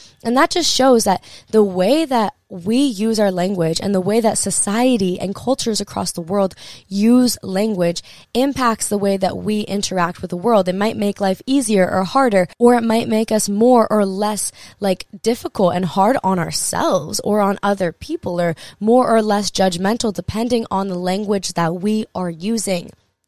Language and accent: English; Hawaii, United States; Like, and I grew up in Hawaii, and with that, I had this big pressure around feeling like, oh, I'm not a surfer or whatever.